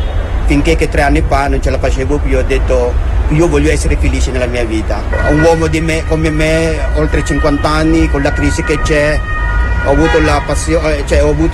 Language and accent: Italian; Philippines; Italian is a second language; now in Italy; sono venuto qua targato così, come filippino domestico